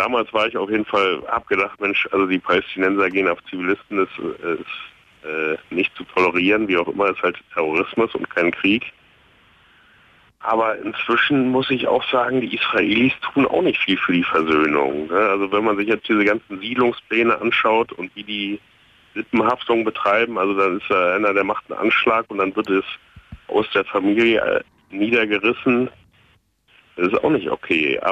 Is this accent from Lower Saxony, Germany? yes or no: no; Berlin, Germany; ich komme aus Berlin-Moabit